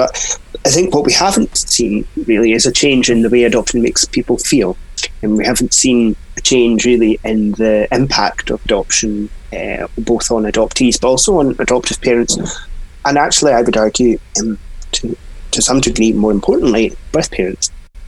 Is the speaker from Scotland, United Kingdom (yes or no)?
yes; Inverness, Scotland, United Kingdom; born there; So I was born in April 1992, up in a place called Inverness, which is in the north of Scotland, not as far north as you can go, but quite north. It's quite cold and wet up there.